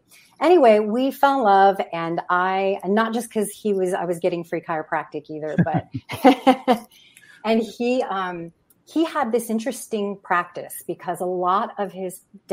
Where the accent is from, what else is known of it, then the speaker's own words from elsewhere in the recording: New Mexico, United States; also born or lived in El Paso, Texas; And I was born in El Paso, Texas on accident, but I gladly claim to be partly Texan. And, but we're from New Mexico.